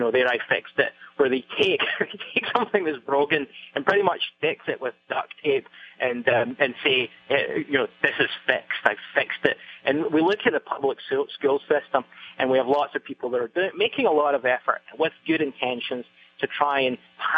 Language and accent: English; Scotland, United Kingdom; now in United States; looking as a little bit of an outsider, being a British or Scottish coming over to America